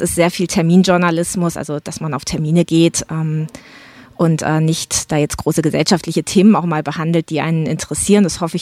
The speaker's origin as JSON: {"language": "German", "town": "Pforzheim", "region": "Baden-Württemberg", "country": "Germany", "said": "Ich komme aus Raum Pforzheim, dann hat sich das eben entsprechend angeboten."}